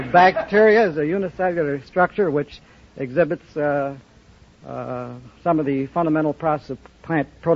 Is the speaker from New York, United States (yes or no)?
no; Santa Monica, California, United States; Santa Monica.